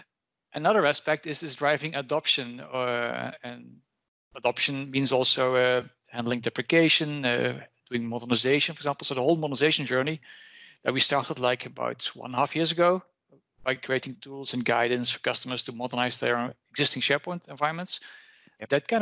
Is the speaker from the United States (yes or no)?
no; Netherlands; accent: Dutch; English is a second language; Must be that my Dutch accent.